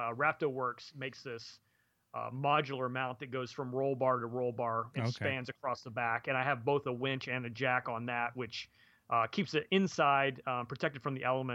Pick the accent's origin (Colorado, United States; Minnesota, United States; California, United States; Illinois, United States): Colorado, United States; now in Maryland, United States; which we're not used to here in Maryland, like we didn't even really think about it. Even though I'm from Colorado